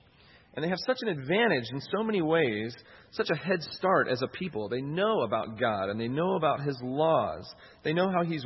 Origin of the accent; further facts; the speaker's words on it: Ohio, United States; introduced myself and said, I'm from Ohio